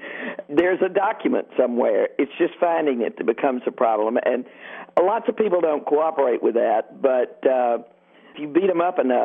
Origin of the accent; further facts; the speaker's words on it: the South, United States; I guess because I'm a Southerner in a good old boy town where everybody presumes that most women don't have a brain